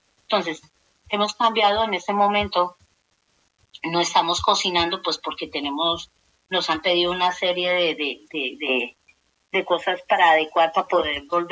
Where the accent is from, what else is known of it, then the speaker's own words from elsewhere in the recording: Colombia; así de colombianos, que soy colombiana